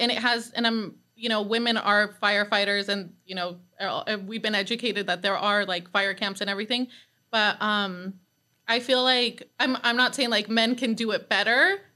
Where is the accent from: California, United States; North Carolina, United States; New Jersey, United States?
California, United States; Thousand Oaks; I grew up in Thousand Oaks, so there was white power.